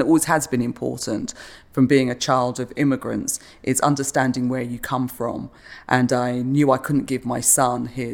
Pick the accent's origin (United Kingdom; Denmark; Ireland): United Kingdom; accent: British; now in United States; I love my British accent. And I don't want to get rid of that.